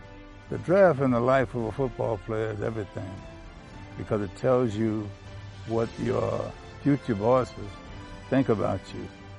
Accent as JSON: {"language": "English", "town": "Long Island", "region": "New York", "country": "United States", "said": "I thought I might go to the Giants because I was from Long Island"}